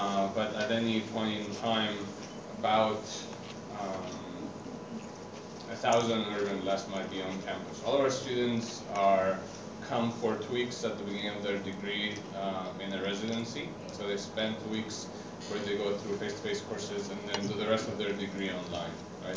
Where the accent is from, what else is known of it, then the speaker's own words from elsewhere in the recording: Cyprus; now in Victoria, Canada; I live in British Columbia, Canada. I'm originally from Cyprus, but this is what I call home now. And in particular, I live in Victoria, which is at the very bottom of that huge island called Vancouver Island.